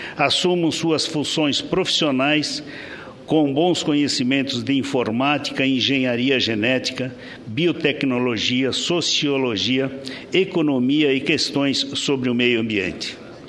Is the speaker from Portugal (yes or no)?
no; São Paulo, Brazil; born there; now in Mato Grosso do Sul, Brazil; sou paulista de nascimento e escolhi Mato Grosso do Sul como minha terra de coração. Há cerca de 40 anos, em plena década de 70, cheguei ao município de Nova Andradina, no Vale do Vinhema.